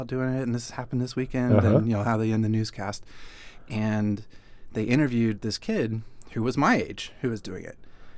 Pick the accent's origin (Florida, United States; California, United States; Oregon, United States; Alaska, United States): Oregon, United States; Portland; Well, so I grew up in Portland, which is its own interesting niche community of runners.